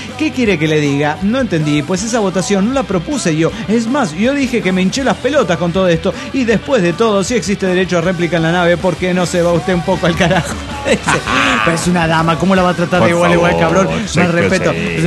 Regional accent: Potosí, Bolivia; de Potosí, Bolivia.

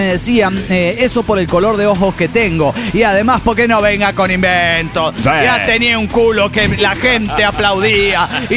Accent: New Jersey, United States; born there; also born or lived in Austin; now in San Marcos, United States; Sangre mexicana aquí, pero yo nací en New Jersey. Así que, bueno, ahora vivo en Austin, Texas, o vivía porque me acabo de mudar a la Universidad de San Marcos, Texas

